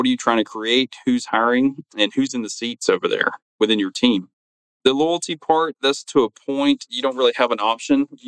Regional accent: Florida, United States; You know, I grew up in Florida, and a lot of people ask me, why did I ever leave?

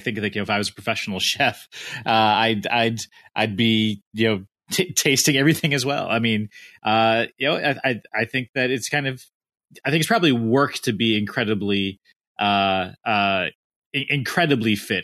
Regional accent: Michigan, United States; Growing up in West Michigan, you've got true kind of dune riding there and dune buggies.

